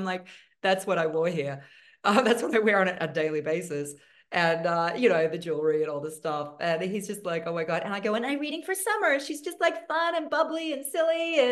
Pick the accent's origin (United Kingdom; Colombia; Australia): Australia; Logan City, Queensland; I'm from Logan City, Queensland. Like we were rough, man.